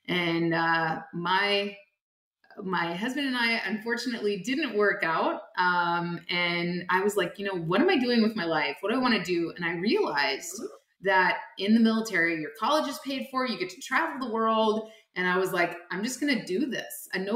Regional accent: Wisconsin, United States; Well, I grew up in Wisconsin. I was raised by a single mom

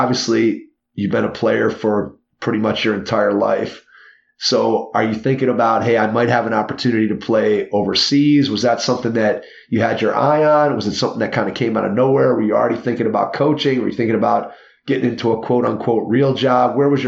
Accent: Cleveland, Ohio, United States; But we're from Cleveland, so we drove from Cleveland up through the Upper Peninsula

